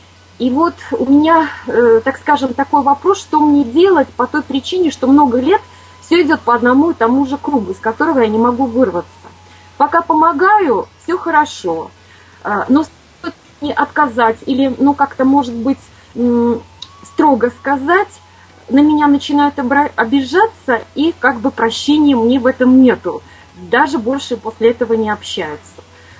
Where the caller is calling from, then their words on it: Latvia; Я из Латвии, мне 52 года